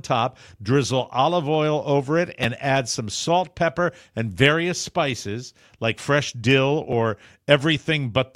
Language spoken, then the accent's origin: English; Connecticut, United States; Connecticut, my home state